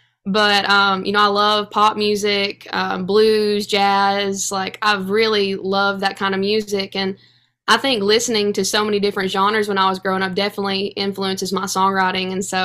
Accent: Tennessee, United States; You know, I grew up in East Tennessee.

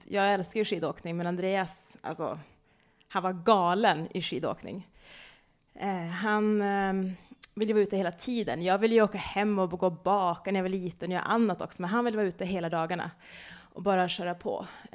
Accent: Luleå, Norrbotten County, Sweden; Jag och Andreas, vi växte upp i Luleå i Norrland och vi hade en väldigt fin uppväxt.

